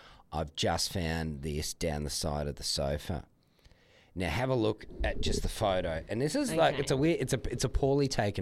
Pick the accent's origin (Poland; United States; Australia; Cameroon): Australia; Adelaide, South Australia; moved away; I'm originally from Adelaide, but have not lived there for probably 10 years.